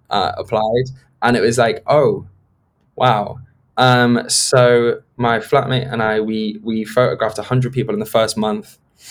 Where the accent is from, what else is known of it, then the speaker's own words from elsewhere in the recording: South West England, United Kingdom; born there; I actually come from quite a middle class place. You know, I was born in Gloucestershire, and my extended family are all, you know, middle class people